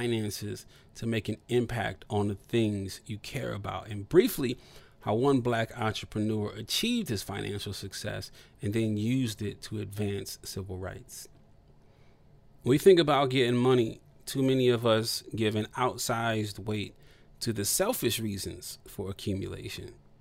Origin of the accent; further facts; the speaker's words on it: Toledo, Ohio, United States; I spent about 12 years on the radio as a top-rated host in my hometown of Toledo, Ohio, and in Detroit also on several radio stations.